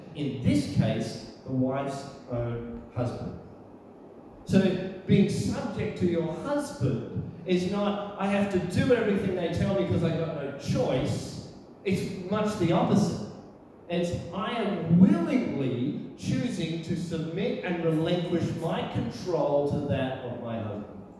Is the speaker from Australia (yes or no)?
yes; Australia; accent: Australian; My Australian accent probably messed that up